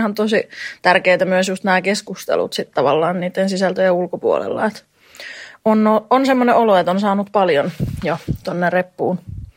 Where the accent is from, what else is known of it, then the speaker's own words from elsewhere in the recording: Pori, Satakunta, Finland; tuun Porista